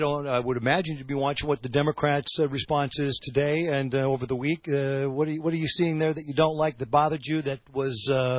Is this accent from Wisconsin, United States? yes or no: yes; Fond du Lac, Wisconsin, United States; I grew up in Wisconsin. Maybe I'm naive. I don't know. Down the road in Fond du Lac.